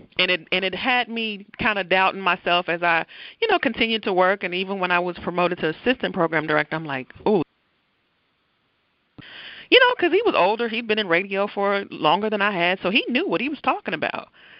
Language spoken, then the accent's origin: English; the South, United States; You know, I'm from the South, so love some blues.